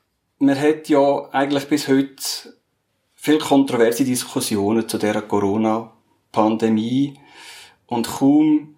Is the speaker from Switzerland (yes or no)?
yes; Aargau, Switzerland; Ich bin im Aargau aufgewachsen